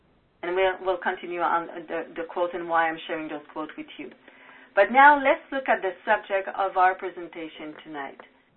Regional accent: Montreal, Quebec, Canada; English is a second language; I come from Montreal, Quebec. And as a good Quebecer, you know, the Christmas holidays was partying, dancing

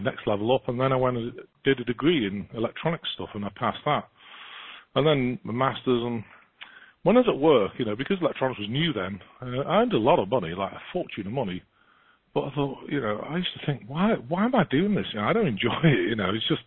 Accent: Chester, North West England, United Kingdom; born there; But obviously I was born in Chester.

